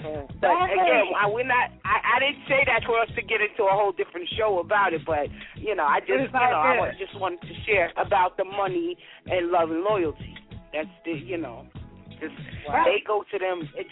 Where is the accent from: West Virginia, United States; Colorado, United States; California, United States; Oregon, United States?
West Virginia, United States; I'm from West Virginia.